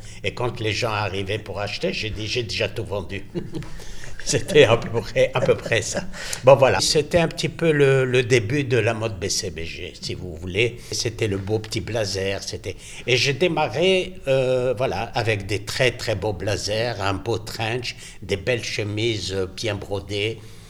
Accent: Israel; French is a second language; Comme je venais d'Israël, bon, le mot rhétorique, je n'avais pas.

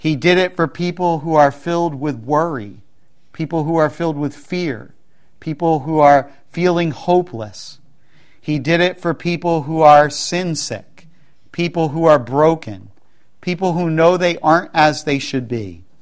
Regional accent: New Jersey, United States; Hey, I'm from South Jersey.

